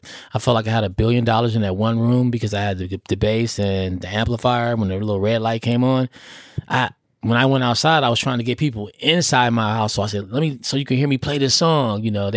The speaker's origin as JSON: {"language": "English", "region": "California", "country": "United States", "said": "I'm from the Bay."}